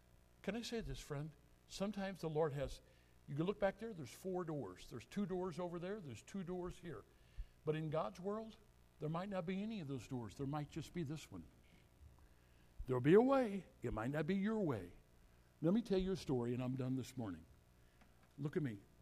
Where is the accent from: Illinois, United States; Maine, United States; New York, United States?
Illinois, United States; also born or lived in St. Louis; I grew up down in southwestern Illinois, close to St. Louis. I was born in St. Louis.